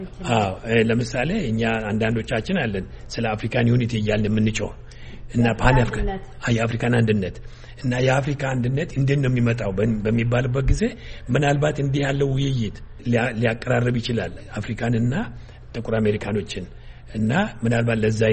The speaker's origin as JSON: {"language": "Amharic", "town": "Dembi Dolo", "region": "Oromia", "country": "Ethiopia", "said": "ኦሮምኛ እናገራለሁ። እኔ ከደምቢዶሎ ነኝ፣ ከወለጋ። … እኔ አማራና ኦሮሞ ነኝ። ያ ምንድን ነው የሚያደርገኝ? ንጹህ ኢትዮጵያዊ ነኝ።"}